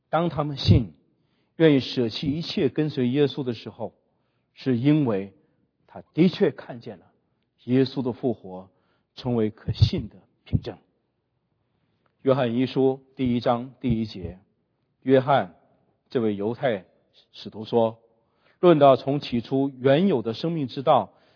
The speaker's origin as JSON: {"language": "Chinese", "country": "China", "said": "那这个点是我们中国人非常大的一个误区"}